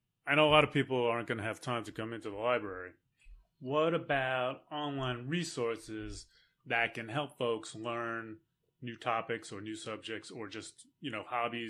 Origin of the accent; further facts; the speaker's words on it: New York, United States; I'm from New York.